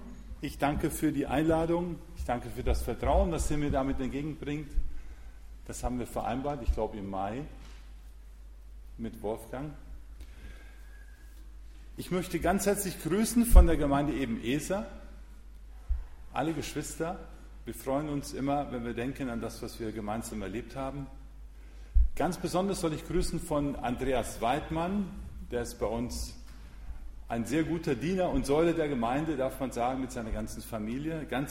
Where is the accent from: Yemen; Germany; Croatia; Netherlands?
Germany; Hesse; Wir kommen aus Hessen